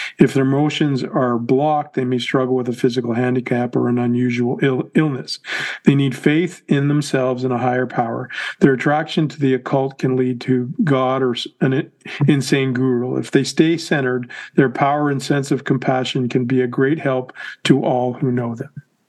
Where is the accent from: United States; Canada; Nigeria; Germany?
Canada; I was born and raised in Canada in a place where there is definitely struggle